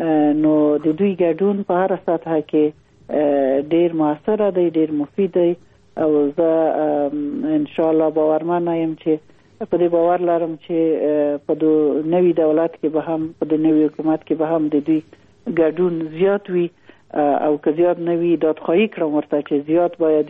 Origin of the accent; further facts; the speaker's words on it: Afghanistan; موږ افغانان یو، موږ پښتانه یو